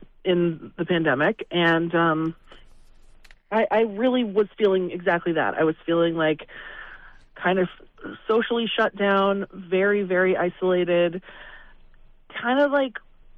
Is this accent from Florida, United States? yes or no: no; Seattle, Washington, United States; I grew up in Seattle. I don't mind when it's gray and rainy.